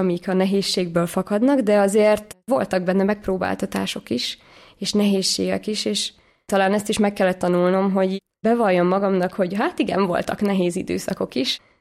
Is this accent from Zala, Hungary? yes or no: yes; Zala, Hungary; családban nőttem föl, 5 vagyunk testvérek, egyedüli lány vagyok. Zalában nőttem föl